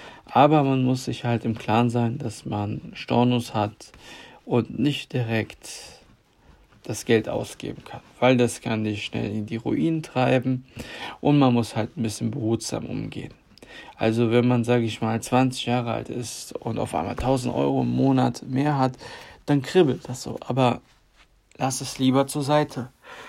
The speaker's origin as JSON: {"language": "German", "town": "Cologne", "region": "North Rhine-Westphalia", "country": "Germany", "said": "Ich komme aus Köln."}